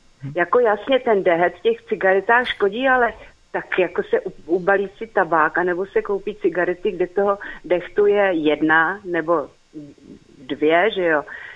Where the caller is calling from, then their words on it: Prague, Czechia; tady posluchačka z Prahy.